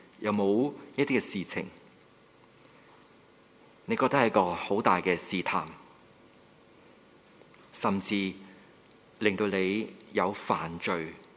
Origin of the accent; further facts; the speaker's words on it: Hong Kong; 不要我们香港人用多少时间去读那些什么课程，是吧？